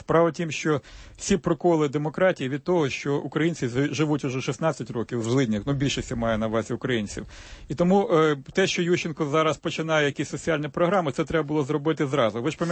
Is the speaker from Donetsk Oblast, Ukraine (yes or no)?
yes; Donetsk, Donetsk Oblast, Ukraine; born there; а я там народився в Донецьку, ситуацію абсолютно знаю.